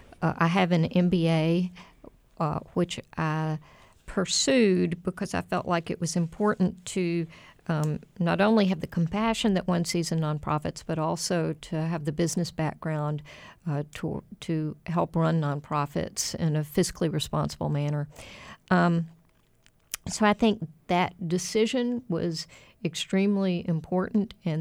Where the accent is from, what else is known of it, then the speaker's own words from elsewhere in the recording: Waco, Texas, United States; I feel that I'm very privileged to have been born and raised in Waco, Texas.